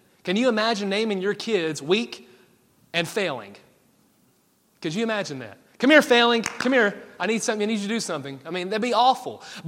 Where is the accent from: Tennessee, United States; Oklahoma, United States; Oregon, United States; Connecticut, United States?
Tennessee, United States; I definitely butchered those because I'm from Tennessee, not Israel.